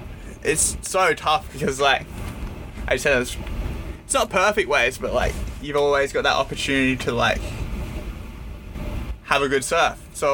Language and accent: English; Denmark; obviously, growing up in Denmark, I've sort of, like, been around the ocean my whole life since I was born there.